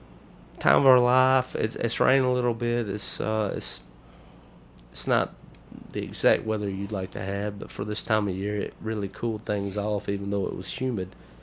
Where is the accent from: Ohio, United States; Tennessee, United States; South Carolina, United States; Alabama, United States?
Alabama, United States; And growing up as a child, we grew up in Lamar County, Alabama.